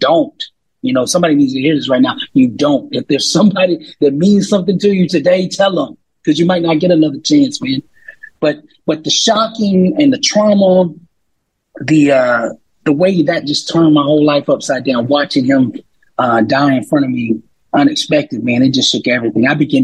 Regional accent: Dallas, Texas, United States; now in Miami, United States; You know, it's totally different contrast from where I came from Dallas at that point to Miami, man.

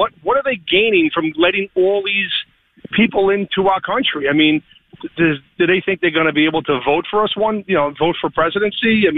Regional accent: Smithtown, New York, United States; Smithtown, born and raised here my whole life, 54 years old.

